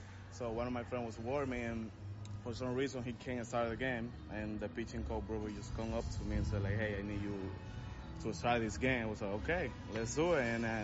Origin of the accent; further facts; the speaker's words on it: Puerto Plata, Dominican Republic; English is a second language; I'm from Puerto Plata. It's like the north of the country.